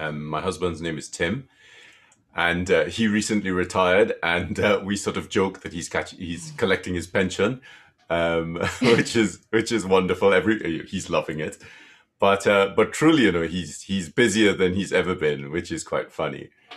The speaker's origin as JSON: {"language": "English", "country": "Trinidad & Tobago", "tie": "born or raised there", "said": "when I was a kid, I grew up in Trinidad, and I loved the forest"}